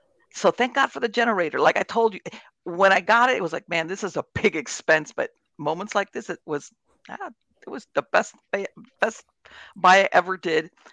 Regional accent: Florida, United States; And since I grew up in South Florida, I'm used to this stuff.

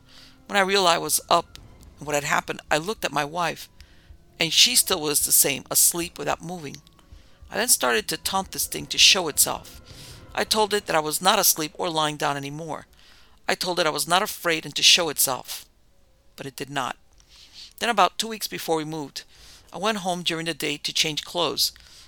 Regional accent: Dickinson, Texas, United States; moved away as an adult; I'm from Dickinson and have moved away since I was 21 and haven't been back.

